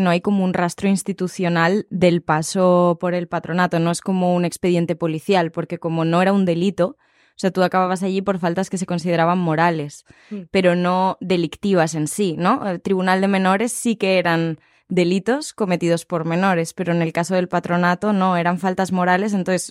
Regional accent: Galicia, Spain; moved away; also born or lived in Madrid; yo soy de Galicia y me mandaron a Madrid también

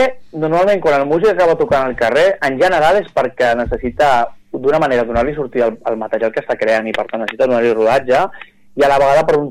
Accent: Barcelona, Catalonia, Spain; also born or lived in Logroño; jo vaig néixer a Logroño, ma mare és colombiana, però m'he criat a Barcelona, hi ha un punt, tinc com un cordó umbilical amb Llatinoamèrica molt potent.

